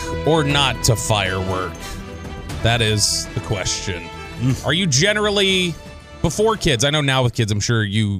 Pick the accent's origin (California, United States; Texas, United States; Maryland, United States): Texas, United States; Farmers Branch; I grew up in Farmers Branch. They wouldn't let you do them out there.